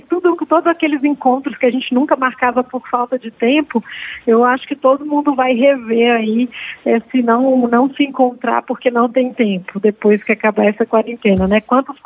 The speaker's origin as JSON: {"language": "Portuguese", "town": "Goiânia", "region": "Goiás", "country": "Brazil", "tie": "born or raised there", "lives_now": "São Paulo, Brazil", "said": "Eu sou de Goiânia, minha formação é de Goiânia. Eu moro em São Paulo."}